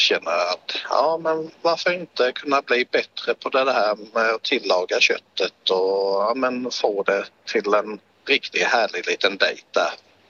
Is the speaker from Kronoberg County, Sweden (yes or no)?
yes; Växjö, Kronoberg County, Sweden; Nej, jag är smålänning. Växjöbo, vet du.